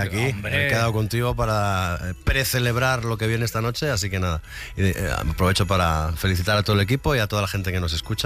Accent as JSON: {"language": "Spanish", "region": "Asturias", "country": "Spain", "said": "Yo soy asturiano."}